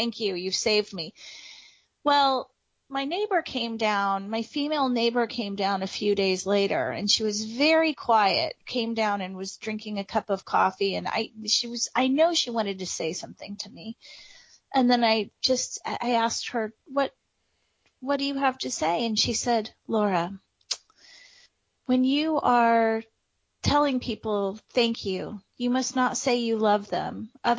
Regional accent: Midwest, United States; so I'm a Midwesterner, and we know that Midwesterners, that we are aggressively friendly, right?

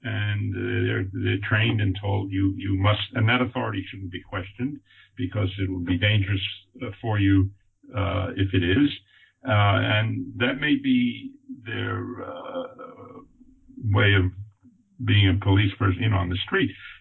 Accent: Hollywood, California, United States; I'm from Hollywood

